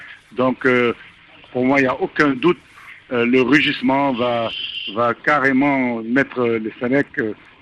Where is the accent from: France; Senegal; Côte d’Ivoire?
Senegal; Je suis un Sénégalais d'origine libanaise.